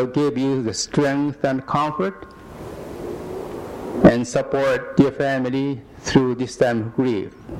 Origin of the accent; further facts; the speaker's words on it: Japan; I'm from Japan.